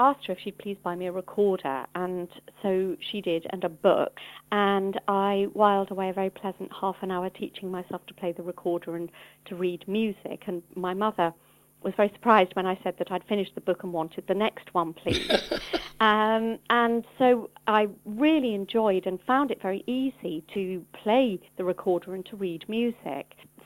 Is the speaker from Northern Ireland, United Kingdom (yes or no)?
no; London, United Kingdom; I grew up in Northwest London, although neither of my parents is actually from London. My father is from Bradford in Yorkshire, and my mum was born in Stratford-upon-Avon, and so they moved to London when they got married.